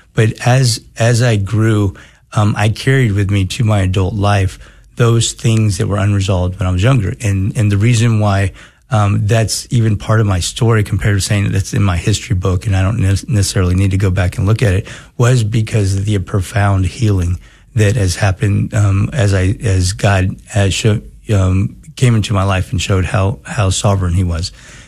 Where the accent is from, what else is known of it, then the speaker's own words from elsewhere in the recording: San Antonio, Texas, United States; also born or lived in San Francisco; So my early life, you know, I grew up in San Antonio. So I moved from San Francisco. My parents came with me, but I'm just kidding. I was about 2.